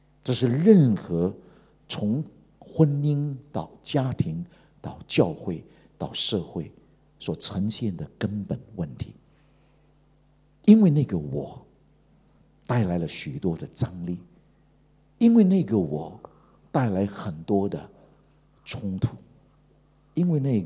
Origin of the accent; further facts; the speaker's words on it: China; 我们中国人